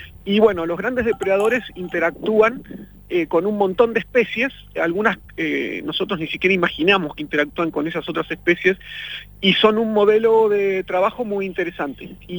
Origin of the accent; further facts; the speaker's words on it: San Martín de los Andes, Neuquén, Argentina; moved away as an adult; also born or lived in La Plata / United States; yo soy acá de San Martín de los Andes, como casi todos los que terminan el secundario en San Martín, me fui a estudiar afuera, me fui a La Plata